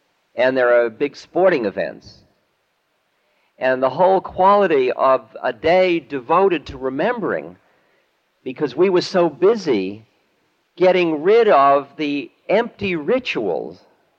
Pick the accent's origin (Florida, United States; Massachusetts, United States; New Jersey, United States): Massachusetts, United States; Boston; born or raised there